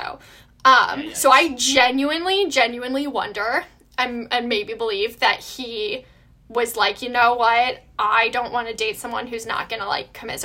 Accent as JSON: {"language": "English", "town": "Ann Arbor", "region": "Michigan", "country": "United States", "said": "I'm from Ann Arbor, Michigan, where the university is located."}